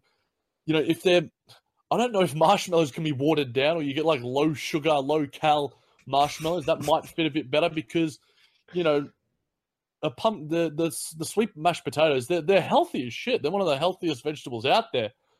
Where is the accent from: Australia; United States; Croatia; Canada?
Australia; to now being this underdog team that just appeals to me as an Aussie.